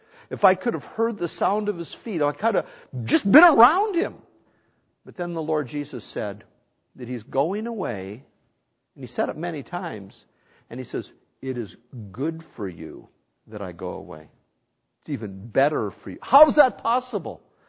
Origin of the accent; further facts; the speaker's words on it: North Dakota, United States; I was raised in North Dakota. And I got converted when I was 16 years old.